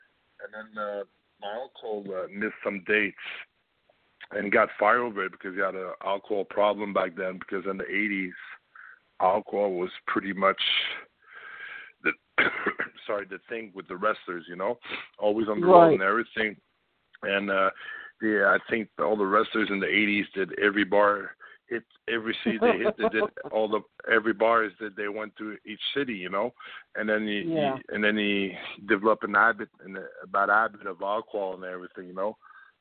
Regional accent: Montreal, Quebec, Canada; also born or lived in Florida, United States; I grew up in Florida. Actually, I started to grow up in Florida, you know. And then we moved back to Montreal and everything, you know.

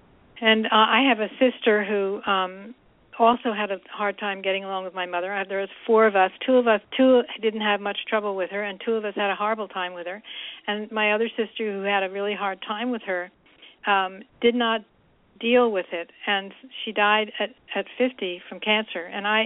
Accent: Pennsylvania, United States; also born or lived in California; Or when I came back from California to Pennsylvania, where I grew up

